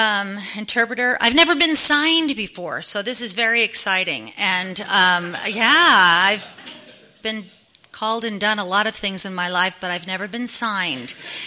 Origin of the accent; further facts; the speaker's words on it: New York, United States; moved away; when we moved here from New York